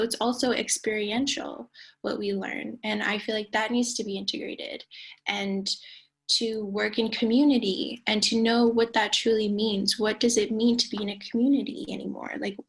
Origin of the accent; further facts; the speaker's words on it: Canada; first language Inuktitut; learning my language, Inuktitut, my mother tongue. I used to speak Inuktitut when I was a little girl, and I lost a lot of it on the way.